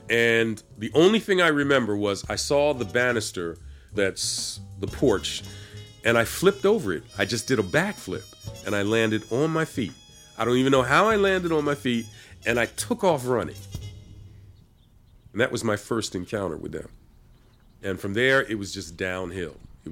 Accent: Philadelphia, Pennsylvania, United States; You know, I'm being from Philly. I mean, you don't play people.

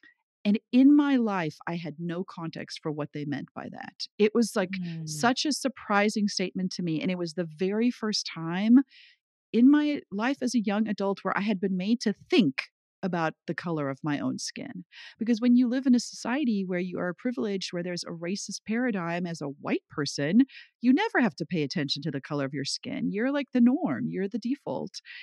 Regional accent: KwaZulu-Natal, South Africa; first language Zulu; English is a second language; now in United States; I was born in Zululand. I grew up speaking Zulu. My dad was a doctor there.

